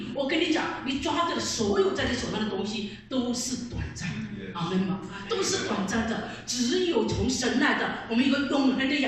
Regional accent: China; 真的是我们中国人，大家真的是很兴奋哈

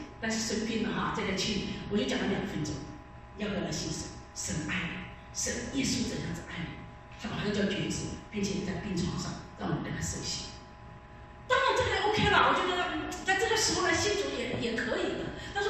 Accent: Sichuan, China; 我记得我们小的时候啊，我们家是四川的，还是在南方哈

